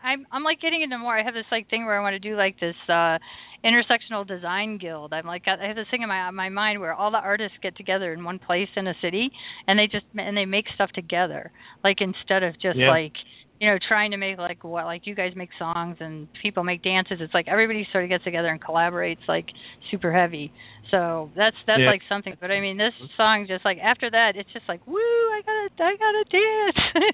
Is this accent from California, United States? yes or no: no; Chicago, Illinois, United States; Oh, you went to Chicago. That's my hometown.